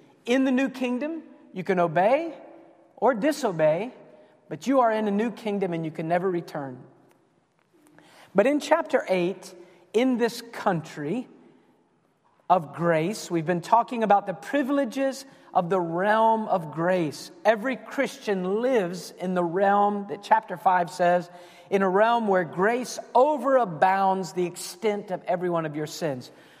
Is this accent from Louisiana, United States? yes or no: no; Mississippi, United States; So when I went to Canada, they said, so you're from where? And I would say, from Mississippi, and they say, you don't sound like Mississippi.